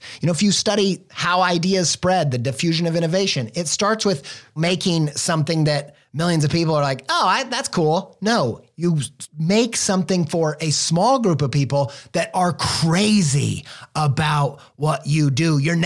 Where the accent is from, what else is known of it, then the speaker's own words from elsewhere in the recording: Indiana, United States; now in Ohio, United States; I'm from the Midwest, Indiana boy, now living in Ohio.